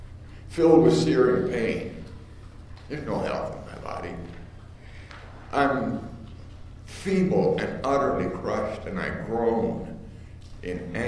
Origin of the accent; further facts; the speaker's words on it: Canada; born there; I was born in Canada, went to school at Fried Harlan College, a long way from home, and back in Henderson, Tennessee